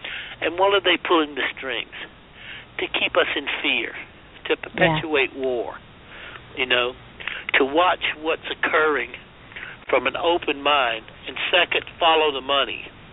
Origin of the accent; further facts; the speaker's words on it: South Carolina, United States; You know, I grew up in South Carolina. Everybody goes to hell where I come from.